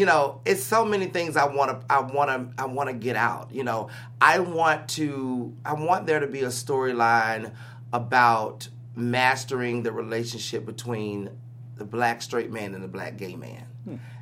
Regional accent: the South, United States; You know, me growing up in the South, you know, being a little bit in the streets, not fully in the streets, but a little bit in the streets

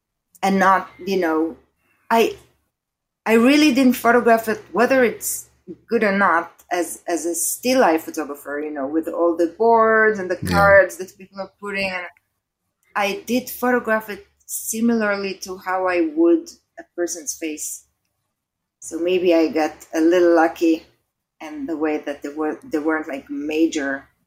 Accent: Israel; now in United States; I mean, I'm an immigrant. My husband was with me. We're both immigrants from Israel.

